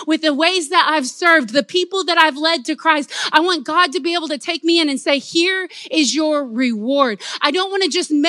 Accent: the South, United States; Like, we're from the South, y'all.

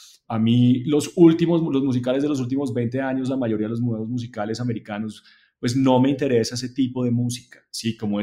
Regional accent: Colombia; now in United States; Cuando uno entra al ecosistema de Estados Unidos, uno es latinoamericano, Latinx, o sí, acá yo soy colombiano

